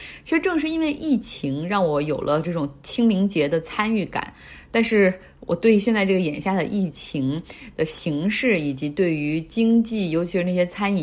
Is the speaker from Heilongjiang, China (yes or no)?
yes; Harbin, Heilongjiang, China; 那我老家哈尔滨新增的感染虽然保持在一个很低的水平